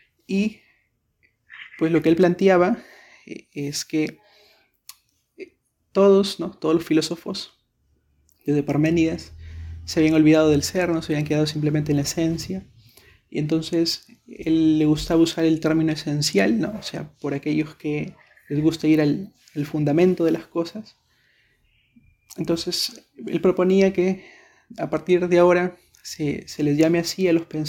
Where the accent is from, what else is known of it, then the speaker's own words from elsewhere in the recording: Peru; estoy a cargo de Sede Sapiencia, soy de Perú, tengo 24 años